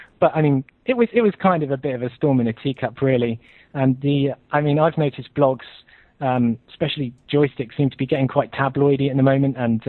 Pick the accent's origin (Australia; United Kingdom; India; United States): United Kingdom; Well, I'm actually a student from the UK, obviously, by my accent.